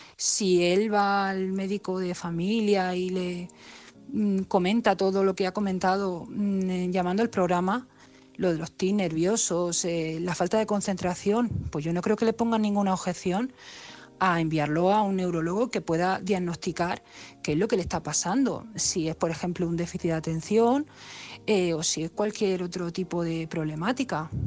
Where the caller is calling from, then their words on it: Madrid, Community of Madrid, Spain; soy una amiga de Madrid